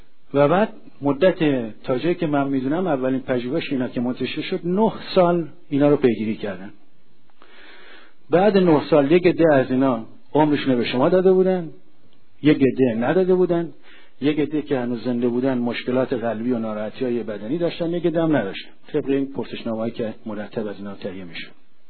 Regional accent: Iran; moved away; من حدود 28 سال قبل از ایران در آمدم

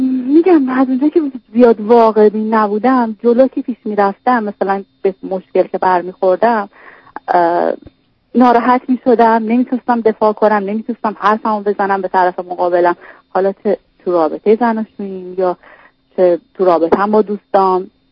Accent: Iran; moved away as an adult; now in Canada; من ازدواج کردم، از ایران اومدم به کانادا.

